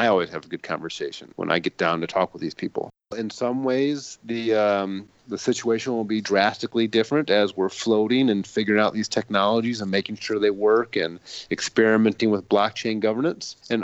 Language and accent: English; United States; I mean, I don't want to complain as an American.